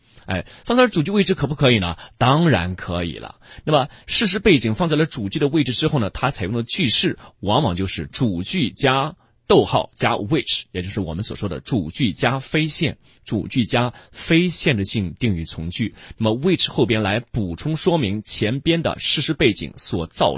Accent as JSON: {"language": "Chinese", "country": "China", "said": "但我们中国人骨子里很硬，是吧？"}